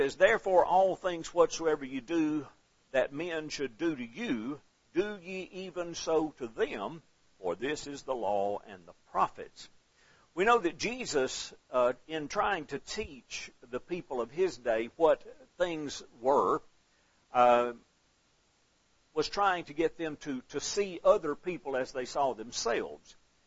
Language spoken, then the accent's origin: English; Alabama, United States; But we are glad to be here. We're from North Alabama.